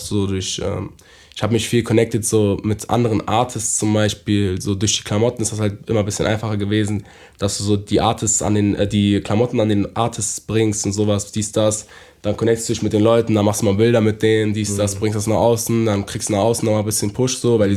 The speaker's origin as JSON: {"language": "German", "town": "Düsseldorf", "region": "North Rhine-Westphalia", "country": "Germany"}